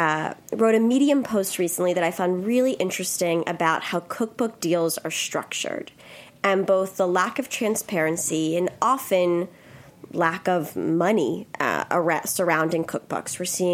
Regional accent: Philadelphia, Pennsylvania, United States; I'm from Philadelphia

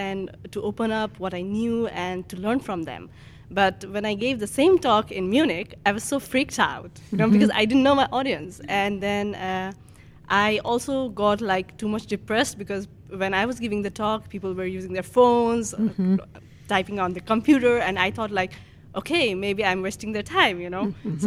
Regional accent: Nepal; I gave a talk in Nepal, which is my home country, and I knew people there.

